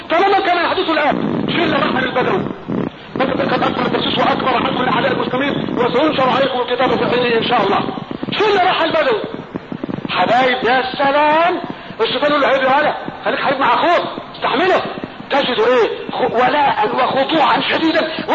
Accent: Egypt; وانا مصري

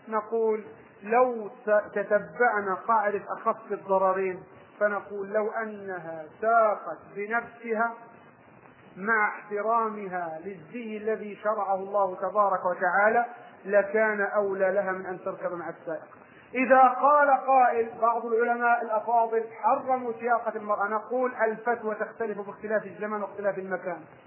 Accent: Egypt; يعني في مثل عندنا في مصر يقول ضربني واشتكى وسبقني وبكى

